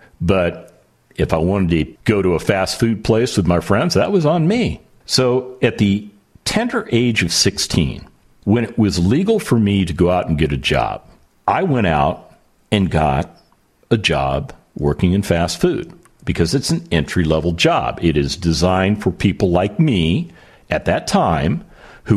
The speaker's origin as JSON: {"language": "English", "town": "Las Vegas", "region": "Nevada", "country": "United States", "tie": "born or raised there", "said": "We actually had to go to the University of Nevada, Las Vegas, because I grew up in Las Vegas"}